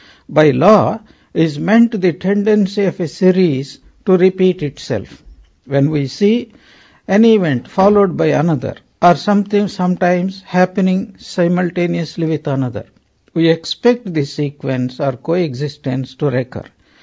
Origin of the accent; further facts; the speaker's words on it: South India, India; I am from South India.